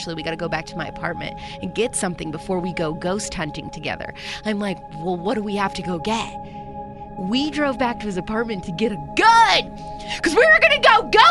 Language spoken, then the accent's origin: English; Kentucky, United States; This guy picks me up and takes me to one of the most haunted places in the world, like where I grew up in Kentucky.